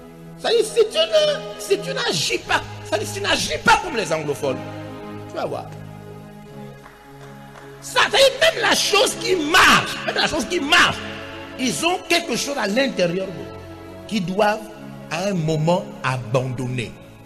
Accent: Gabon; Je vous parle en tant que Gabonais.

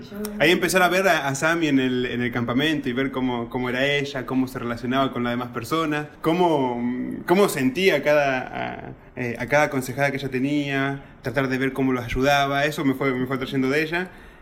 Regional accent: Argentina; also born or lived in Paraguay; tengo 27 años, yo nací en Paraguay, pero estoy viviendo en Argentina, viví toda mi vida en Argentina y ahora acá de visita al Perú.

